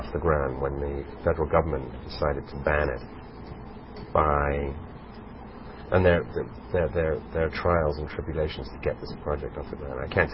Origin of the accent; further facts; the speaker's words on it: London, United Kingdom; born there; I was born in London.